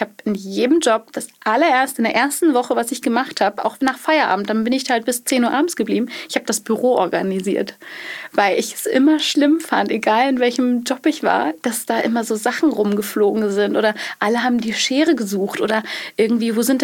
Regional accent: Schleswig-Holstein, Germany; Ich komme tatsächlich ursprünglich aus Schleswig-Holstein, vom Bauernhof, so richtig.

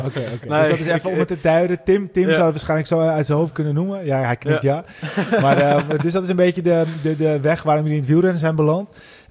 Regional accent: Germany; Het lijkt me wel leuk als Duitser naar...

